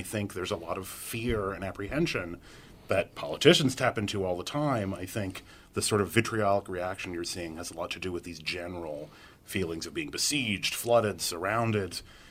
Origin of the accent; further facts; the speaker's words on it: North Carolina, United States; now in Kentucky, United States; I've been in Kentucky about 10 years now. I'm from North Carolina. That is a state that did secede.